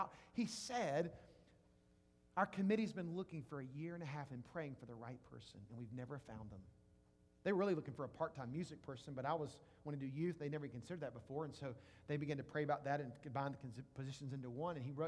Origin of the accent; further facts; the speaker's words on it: Jackson, United States; I'm a city boy. I'd been to the country a time or two, but I was raised in Jackson, a city boy.